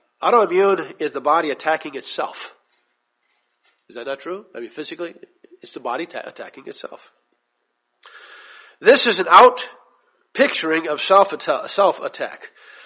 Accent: St. Louis, Missouri, United States; my background, growing up in St. Louis and all that came into play

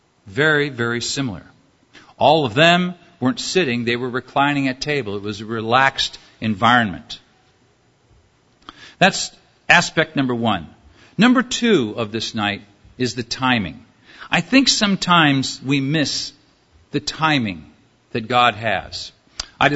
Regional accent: California, United States; I grew up in Southern California.

